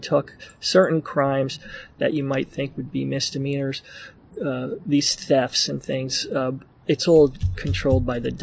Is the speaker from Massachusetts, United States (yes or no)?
no; Paterson, New Jersey, United States; born there; now in Tacoma, United States; No, I was born in Paterson, New Jersey. And so I lived in northern New Jersey, you know, urban New Jersey and New York City.